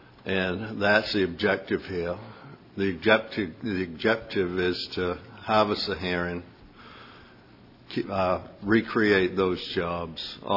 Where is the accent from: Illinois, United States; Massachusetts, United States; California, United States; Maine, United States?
Maine, United States; Port Clyde; from Port Clyde, Maine.